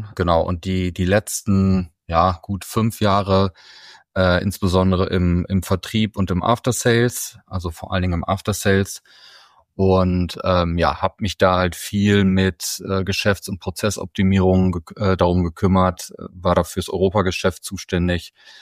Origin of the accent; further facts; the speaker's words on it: Bielefeld, North Rhine-Westphalia, Germany; born there; now in Hamburg, Germany; schöne Grüße aus Hamburg, gebürtig aus Bielefeld.